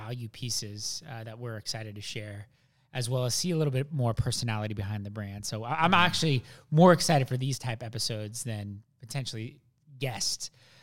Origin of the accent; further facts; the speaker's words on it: Wenatchee, Washington, United States; also born or lived in Seattle; I grew up in Wenatchee, Washington. I was born in Seattle. My mom and dad are both immigrants.